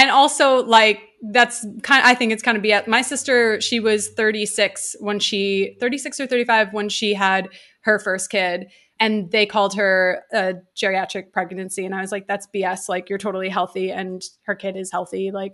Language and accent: English; New York City, New York, United States; I grew up in Midtown Manhattan. So like basically right by the Bloomingdale's, like it's in City Corp. It's not an exciting part of Manhattan. It's actually mostly office buildings. So it's definitely a weird place to grow up.